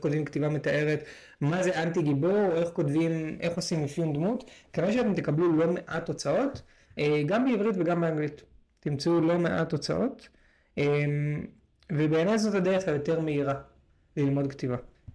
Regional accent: Tel Aviv, Tel Aviv District, Israel; אני מתל אביב במקור, אז באזור המרכז

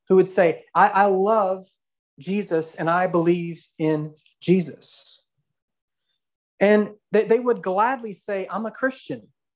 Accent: Odessa, Texas, United States; also born or lived in Midland; now in Hobbs, United States; I was born and raised in Odessa, lived in Midland, and now I live in Hobbs. It's the only place I've ever lived.

